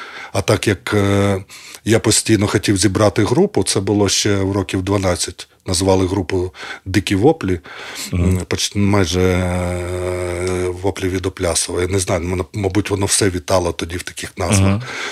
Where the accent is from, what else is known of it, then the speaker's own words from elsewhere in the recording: Rivne, Rivne Oblast, Ukraine; Я в Львів приїхав, ну, теж ж були, типу, ми з Рівного